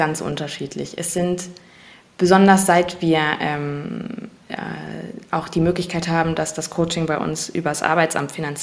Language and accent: German; Neuss, North Rhine-Westphalia, Germany; ich bin 30 Jahre, ich komme aus Neuss, das ist im Rheinland